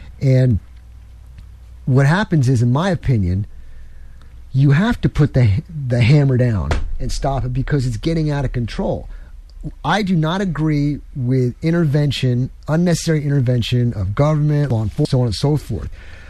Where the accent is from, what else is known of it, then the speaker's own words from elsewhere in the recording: New York, United States; But I'm originally from New York. And up there, it was safe. It was fun.